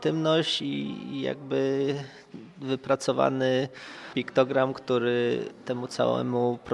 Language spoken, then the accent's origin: Polish; Łódź, Łódź Voivodeship, Poland; Jestem z Łodzi, tak. Mieszkam w moim rodzinnym mieście, jakby...